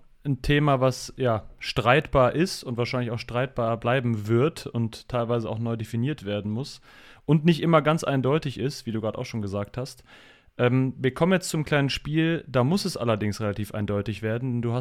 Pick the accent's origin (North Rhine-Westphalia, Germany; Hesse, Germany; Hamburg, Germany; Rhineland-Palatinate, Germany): North Rhine-Westphalia, Germany; Cologne; Und als Kölner dachten wir, müssen wir das mal reinbringen.